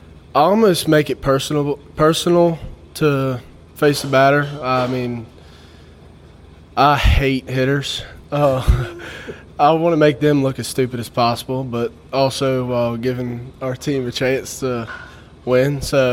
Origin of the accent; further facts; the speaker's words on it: Louisiana, United States; I'm from Louisiana, so I've kind of had a little connection with him.